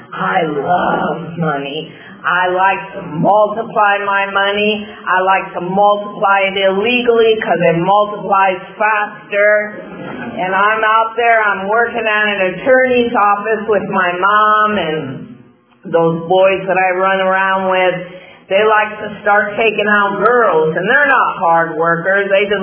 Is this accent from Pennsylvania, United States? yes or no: no; Canyon Country, California, United States; Well, I grew up in Canyon Country. I'm sure many of you know where that's at. And I lived on a cul-de-sac with seven teenage boys.